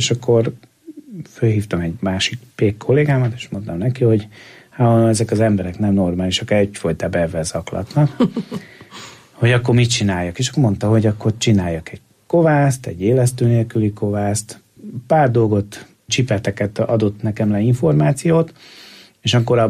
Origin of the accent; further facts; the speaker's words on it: Budapest, Hungary; de ők meg azért alkalmaztak, mert pesti vagyok, tehát nem költözhettem ide, hanem Pesten dolgoztam